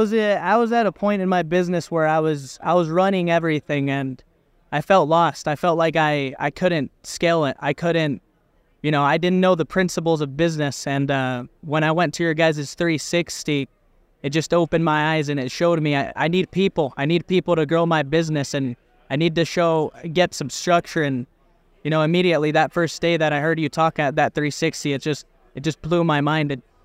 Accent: Park City, Utah, United States; I'm from Park City, Utah, and we're the best landscaping company out of Utah.

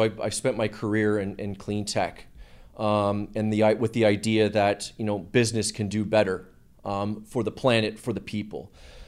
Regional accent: Hamilton, Ontario, Canada; I grew up middle class in Hamilton, Ontario.

